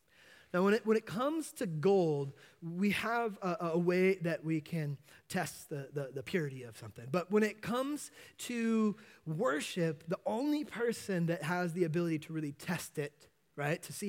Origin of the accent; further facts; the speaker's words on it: Yosemite, California, United States; When I was younger, I grew up in Yosemite for a while, and it was a great place to be a kid.